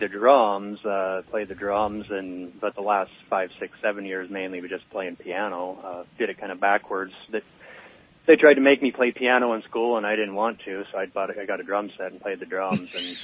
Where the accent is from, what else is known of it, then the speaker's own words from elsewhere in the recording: Montana, United States; One, I am born and raised in Montana.